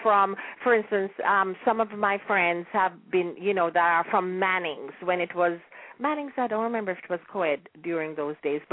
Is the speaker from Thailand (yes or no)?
no; Jamaica; now in United States; I was born and raised in Jamaica, although, you know, I've left there for so long. I've lived longer in the United States, and I've been an American citizen since 1966.